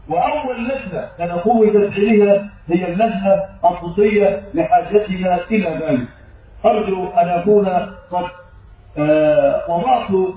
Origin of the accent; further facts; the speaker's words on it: Egypt; بلادنا مصر